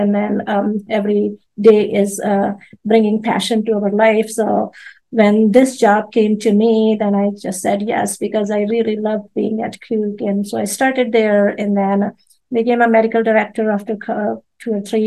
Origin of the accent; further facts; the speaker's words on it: India; moved away as an adult; now in United States; Originally, I'm from India, and I came to United States about 22, 23 years ago.